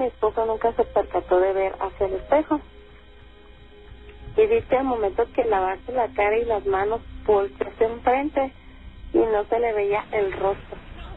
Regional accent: Chihuahua, Mexico; Yo soy originaria de Chihuahua.

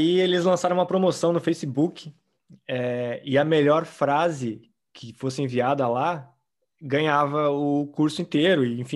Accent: Pelotas, Rio Grande do Sul, Brazil; eu sou lá de Pelotas, lá do sul do sul, entendeu? É no meio do nada.

